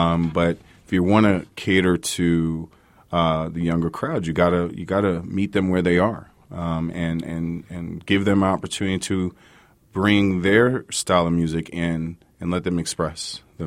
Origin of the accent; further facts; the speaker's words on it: New York, United States; I'm from New York, and so I grew up in Long Island, and we went to a church out in Queens that was in a black neighborhood out there.